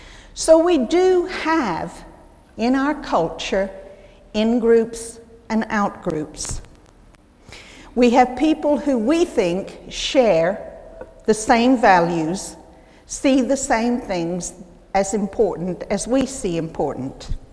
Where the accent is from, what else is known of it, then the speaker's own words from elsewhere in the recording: United States; I was okay, because being American, I often used what she considered neutral words anyway, like bathroom and living room.